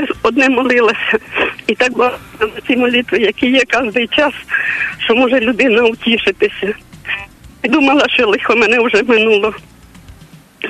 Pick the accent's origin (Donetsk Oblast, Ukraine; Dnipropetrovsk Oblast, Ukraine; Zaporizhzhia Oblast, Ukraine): Zaporizhzhia Oblast, Ukraine; Я сама з Запорізької області.